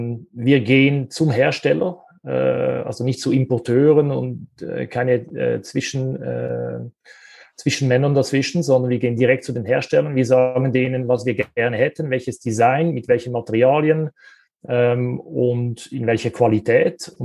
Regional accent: Switzerland; Wir kommen ja aus der Schweiz

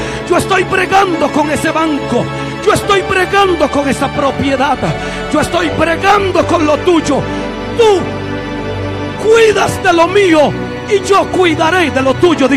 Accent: Costa Rica; born there; Nací en Costa Rica, pero me siento borincano.

